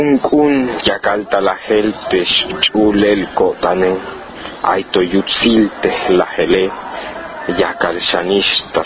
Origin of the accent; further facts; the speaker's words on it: Tenango, Chiapas, Mexico; Tenía como que 6 años más o menos cuando me fui a vivir al Atenango, que es donde yo soy.